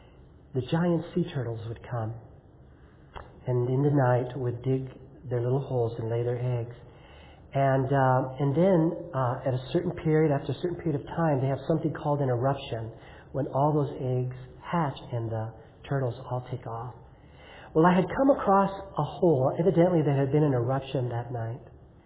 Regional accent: Los Angeles, California, United States; also born or lived in Manhattan / Chicago; Now, I was born in Manhattan, and I lived in Chicago, and I grew up in Los Angeles. The city was my world.

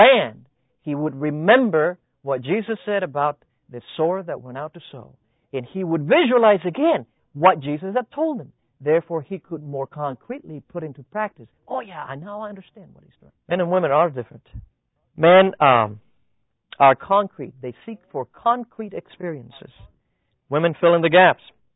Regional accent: Tennessee, United States; now in Maryland, United States; They've been living out here in Maryland and we are from Tennessee.

